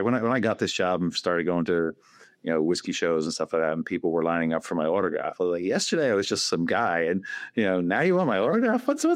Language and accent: English; Dublin, Leinster, Ireland; I'm Irish. I grew up in Dublin. I got my degree in chemical engineering there.